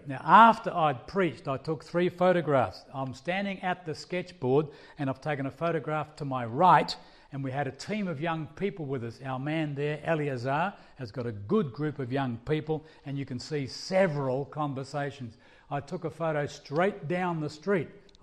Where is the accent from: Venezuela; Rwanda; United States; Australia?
Australia; hi, I'm from Australia. You can probably guess by my accent.